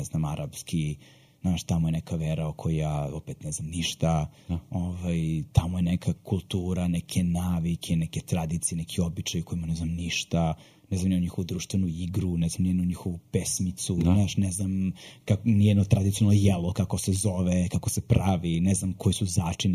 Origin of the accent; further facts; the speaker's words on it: Serbia; born there; Iz Jugoslavije, ja sam rođen u Socijalističkoj federativnoj republici Jugoslavije 82. godine, iz Somalije, iz koje je moj otac, majka iz Jugoslavije, a otac iz Somalije. I kasnije Srbije